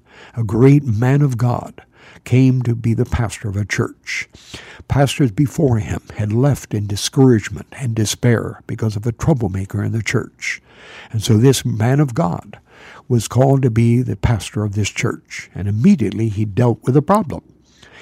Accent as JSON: {"language": "English", "region": "Ohio", "country": "United States", "tie": "born or raised there", "said": "back in Ohio, in my home state"}